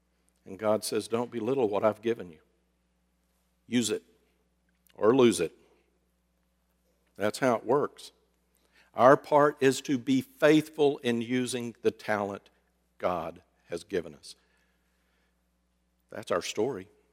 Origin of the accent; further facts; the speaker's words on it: Fort Worth, Texas, United States; Growing up in Fort Worth and playing ice hockey, I know, you're thinking, how do you bring those two together?